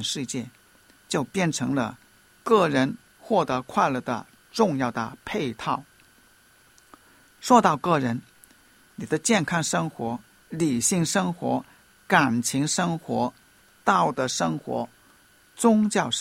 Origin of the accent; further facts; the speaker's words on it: Hong Kong; 或者我们香港人说沙市最高峰的时候